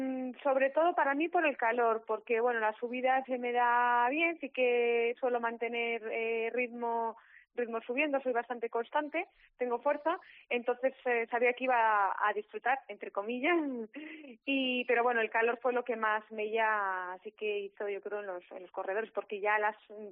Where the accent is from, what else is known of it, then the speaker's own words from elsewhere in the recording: Castile and León, Spain; Mis abuelos eran de allí, mis otros abuelos son de Lantadilla, o sea que yo voy mucho por el pueblo, tanto por mi pueblo como por el pueblo de mis abuelos, y me considero de allí totalmente.